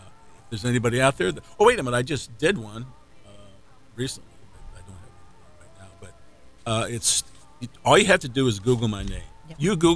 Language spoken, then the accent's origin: English; United States; I'm proud to say that I'm an American lawyer, that I was an American judge.